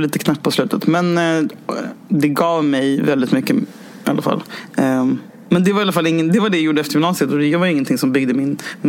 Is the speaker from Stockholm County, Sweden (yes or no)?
yes; Stockholm, Stockholm County, Sweden; jag hade lite coolhetspoäng för att jag var från Stockholm. Så jag fick typ lite så här... kom undan för att jag var från Stockholm.